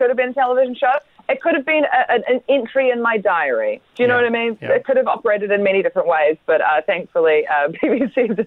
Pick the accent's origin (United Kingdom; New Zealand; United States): New Zealand; I shouldn't be here. I'm from New Zealand.